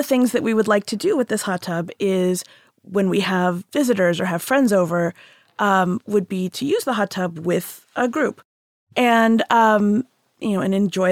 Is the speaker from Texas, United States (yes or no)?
yes; Houston, Texas, United States; I grew up in Houston.